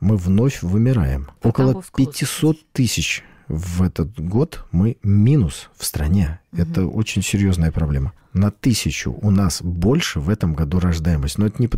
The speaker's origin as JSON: {"language": "Russian", "region": "Saint Petersburg", "country": "Russia", "tie": "born there", "said": "Я родился на улице Бухарестской. Ну, кто знает, может, был. Это самая протяженная улица в Санкт-Петербурге."}